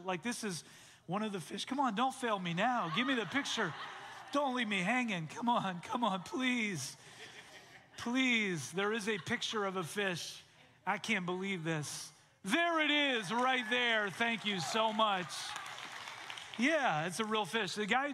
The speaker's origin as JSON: {"language": "English", "country": "Canada", "tie": "born or raised there", "said": "many of you know I grew up in Canada, and I grew up around a lot of water, and I loved fishing when I was a kid."}